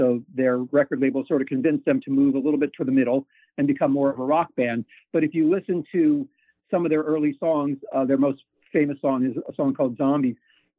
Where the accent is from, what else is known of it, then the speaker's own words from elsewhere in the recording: Princeton, New Jersey, United States; Yeah, well, I grew up in Princeton, New Jersey. So that's halfway between New York radio and Philadelphia radio.